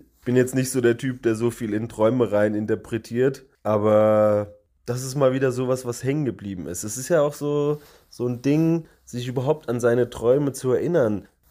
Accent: Bodenheim, Rhineland-Palatinate, Germany; der Ort ist so drei Orte weiter von meinem Heimatort in Bodenheim.

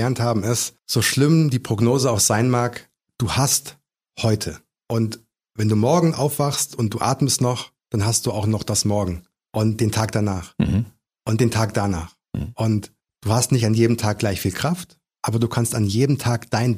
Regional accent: Germany; ich natürlich als Deutscher

